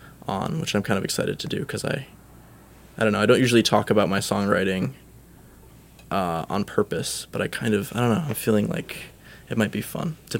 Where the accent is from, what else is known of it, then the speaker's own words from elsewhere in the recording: Asheville, North Carolina, United States; now in Boston, United States; I'm from Asheville, North Carolina. I'm currently studying independent recording and production at Berklee up here in Boston.